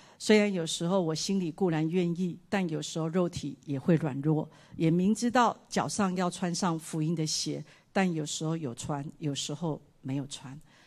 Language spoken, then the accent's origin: Chinese; Taiwan; 我说啊，怎么这么巧，我也是台湾人，这位是我先生，我们刚好来这边旅游